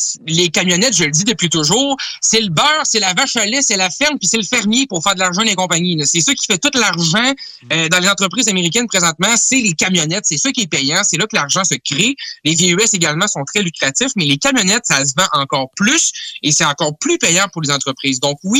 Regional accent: Canada; mais chez nous au Canada

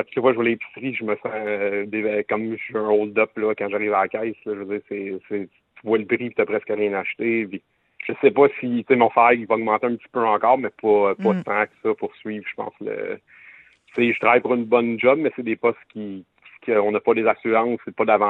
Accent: Montreal, Quebec, Canada; now in Sainte-Thérèse, Canada; Je viens de Montréal, mais maintenant, je suis à Sainte-Thérèse.

